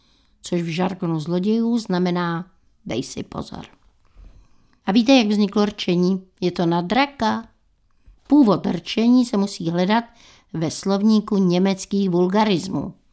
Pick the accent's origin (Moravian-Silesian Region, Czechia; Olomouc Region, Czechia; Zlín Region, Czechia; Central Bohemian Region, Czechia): Central Bohemian Region, Czechia; Žebrák; also born or lived in Prague; Vy jste se tam narodil? Ne, já v Praze 8, ale už jsem byl v Žebráku v tom muzeu.